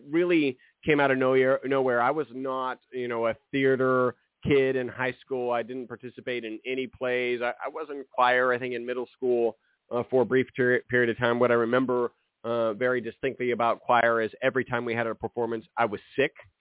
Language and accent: English; Alabama, United States; born there; I was born in Alabama without a banjo on my knee.